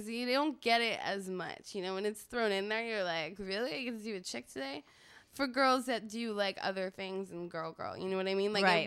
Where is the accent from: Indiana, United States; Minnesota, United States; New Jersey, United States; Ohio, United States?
New Jersey, United States; Originally, I'm from New Jersey.